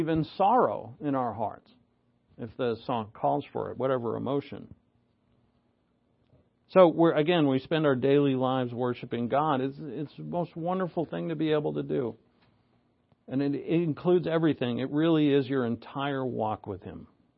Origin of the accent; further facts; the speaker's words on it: New England, United States; And I'm from New England where you don't talk to anybody or make any eye contact.